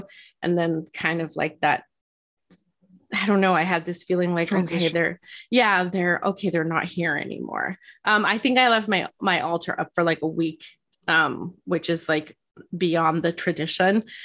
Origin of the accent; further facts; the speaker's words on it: California, United States; This is a Mexican heritage tradition, and I'm not Mexican, but I grew up in California.